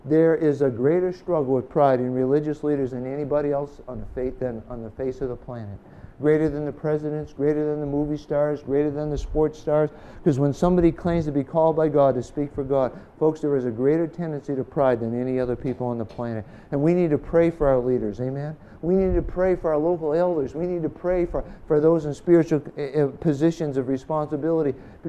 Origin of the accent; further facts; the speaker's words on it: New England, United States; I grew up in New England, right?